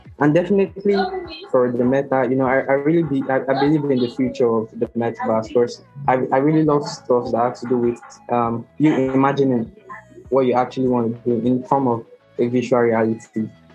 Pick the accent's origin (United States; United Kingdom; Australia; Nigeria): Nigeria; Yeah, I'm from Nigeria.